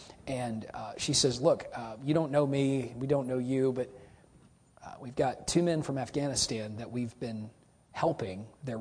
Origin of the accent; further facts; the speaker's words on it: Texas, United States; born there; I was born in Texas.